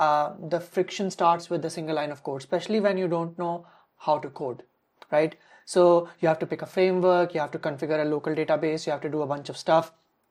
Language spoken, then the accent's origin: English; India; English is a second language; I grew up in India, it's quite prominent there, hand-holding culture, the rat race and all these other things.